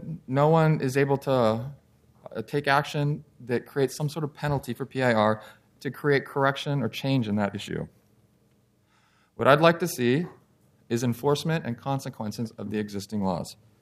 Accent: California, United States; now in Portland, United States; I'm from California. We don't get a lot of use out of public transportation there. Love it here.

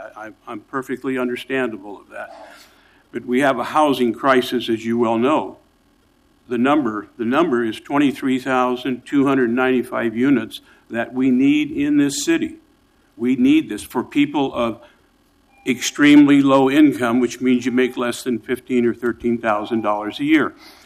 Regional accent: Portland, Oregon, United States; You know, I grew up in Northwest Portland, and I walked down to my old neighborhood today. I was the last graduating class of St. Patrick's School in 1957.

